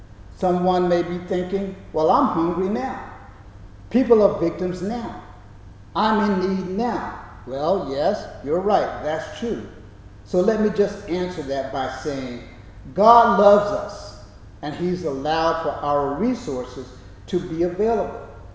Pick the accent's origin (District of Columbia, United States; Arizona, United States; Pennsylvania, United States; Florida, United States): Florida, United States; When I was a kid growing up in Florida, we would make churned ice cream.